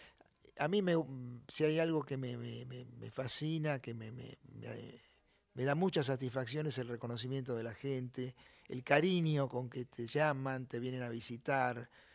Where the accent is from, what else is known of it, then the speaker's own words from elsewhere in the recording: Buenos Aires, Argentina; Yo nací en el Bajo Flores, en Flores Sud.